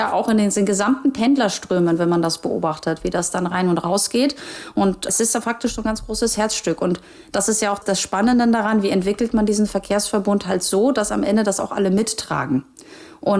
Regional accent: Gdansk, Pomeranian Voivodeship, Poland; born there; ich bin ja irgendwo auch gebürtige Hanseatin. Ne? Also wer das historisch verfolgt, weiß ja, dass Danzig ja auch irgendwann zu diesem Hanseverbund dazugehört hat.

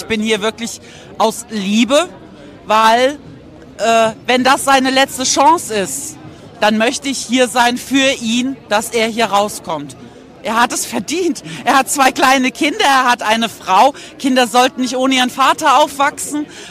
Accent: Mainz, Rhineland-Palatinate, Germany; ich komme aus Mainz. Und das ist in der Nähe von Frankfurt, ja.

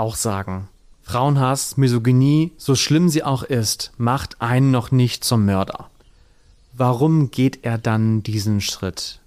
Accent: Cuxhaven, Lower Saxony, Germany; Übrigens in einer Hafenbar in Cuxhaven. Auch da war er und da bin ich ja groß geworden. Das ist meine Heimat.

